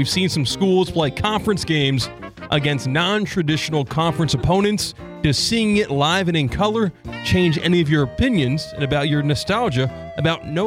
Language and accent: English; New York, United States; I say New York, and then I go through a long-winded explanation about how I'm not in Albany. I'm not in Buffalo. You know, I'm not on the border of Canada.